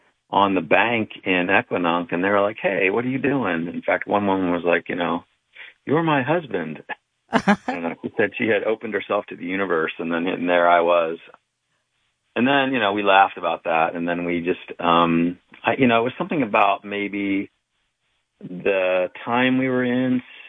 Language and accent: English; Titusville, New Jersey, United States; also born or lived in Trenton; I grew up, I was born in Trenton, New Jersey, and I lived only about 7 or 8 miles up river in a little town called Titusville, which is really just above where Washington crossed the Delaware.